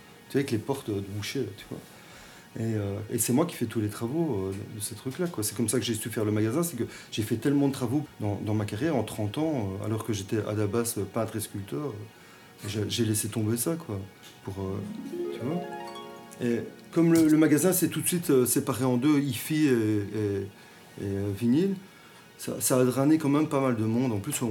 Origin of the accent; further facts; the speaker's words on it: Charleroi, Wallonia, Belgium; Moi j'adore Charleroi, je suis de Charleroi, je faisais une fixation sur Charleroi.